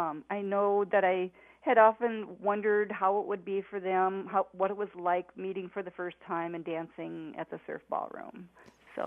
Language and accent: English; Mason City, Iowa, United States; I knew about it because we would drive from our home in Mason City to visit our cousins who lived in Bancroft.